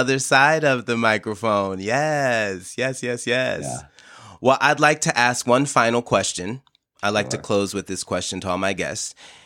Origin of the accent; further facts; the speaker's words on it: New York, United States; I'm from New York, New Jersey area.